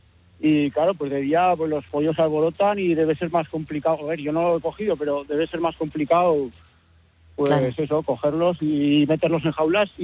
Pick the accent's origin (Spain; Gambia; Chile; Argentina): Spain; Navarre; y yo soy al lado de Cabanillas.